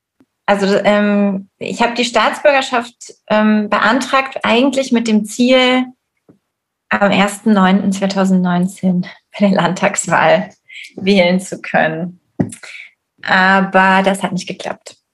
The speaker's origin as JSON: {"language": "German", "town": "Friedberg", "region": "Hesse", "country": "Germany", "tie": "born there", "said": "Ich bin in Friedberg geboren, bei Frankfurt am Main. Meine Eltern sind beide Griechen und haben sich in Deutschland kennengelernt und haben beide in Frankfurt gelebt."}